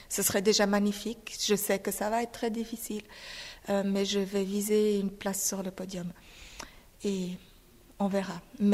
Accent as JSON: {"language": "French", "country": "Switzerland", "tie": "born or raised there", "said": "malgré que j'ai grandi en Suisse, malgré donc 31 ans, plus donc toute mon enfance et ma scolarité faite en Suisse."}